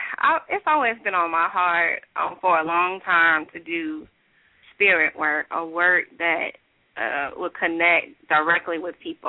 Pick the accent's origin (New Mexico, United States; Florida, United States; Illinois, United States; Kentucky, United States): Illinois, United States; Chicago; now in Atlanta, United States; Well, so I grew up in Chicago. I went to the University of New Orleans for undergrad. And after that, I went back to Chicago for law school.